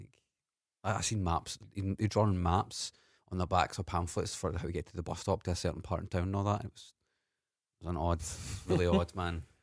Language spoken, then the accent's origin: English; Scotland, United Kingdom; since we're Scottish, well, I think we should address